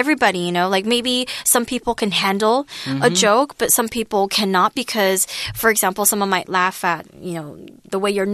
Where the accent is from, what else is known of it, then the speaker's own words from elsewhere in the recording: Georgia, United States; Like, for example, I grew up in Georgia.